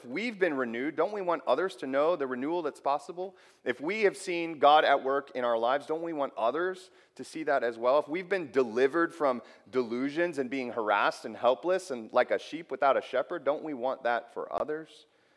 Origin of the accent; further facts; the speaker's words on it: United States; You know, we're pragmatic American people, right? We like stuff that works.